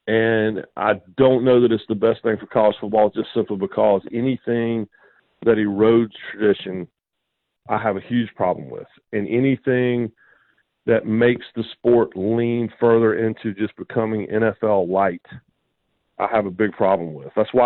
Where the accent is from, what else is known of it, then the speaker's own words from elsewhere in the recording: Raleigh, North Carolina, United States; now in Charlotte, United States; I was born and raised in the Carolinas. Like, I live in Charlotte now. I grew up in Raleigh. You know, I grew up on Tobacco Road.